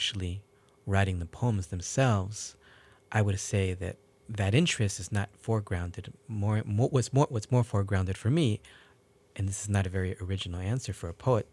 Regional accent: San Francisco, California, United States; also born or lived in Madrid, Spain; I grew up in San Francisco and lived in Madrid, Spain for the better part of 10 years

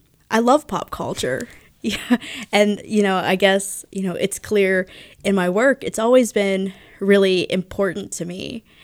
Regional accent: Monaca, Pennsylvania, United States; So here's a poem about my hometown. Monaca, PA.

